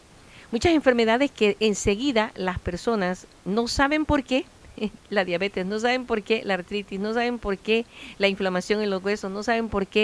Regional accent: El Salvador; nosotros como centroamericanos y sobre todo salvadoreños somos bien frijoleros

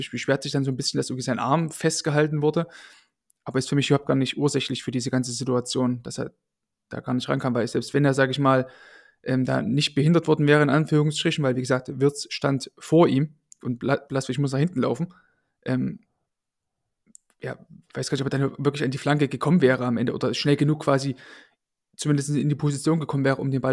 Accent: Leipzig, Saxony, Germany; Ja, sagt man auch bei uns in Leipzig tatsächlich auch so.

